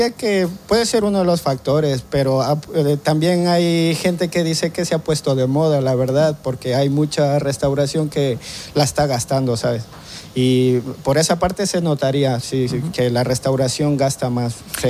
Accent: Ecuador; Yo también soy de Ecuador y pues igual yo tengo mis platos

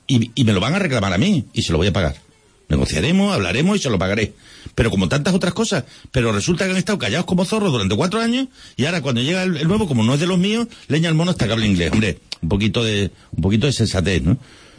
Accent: Olivenza, Extremadura, Spain; born or raised there

